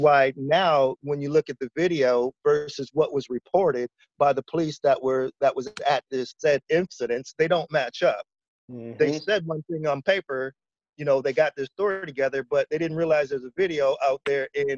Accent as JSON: {"language": "English", "country": "Canada", "tie": "born or raised there", "also_born_or_lived": "Detroit, United States", "accent": "Canadian American", "said": "So I was born in Canada, raised educationally in Canada, but socially I'm American. I spent my weekends and summers growing up over in Detroit, Southwest Detroit."}